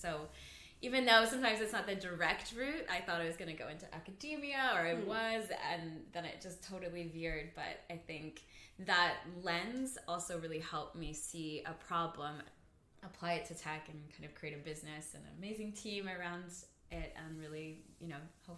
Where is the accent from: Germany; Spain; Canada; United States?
Canada; moved away as an adult; now in London, United Kingdom; So Safe in the City first came as an idea when I moved from Canada over to London.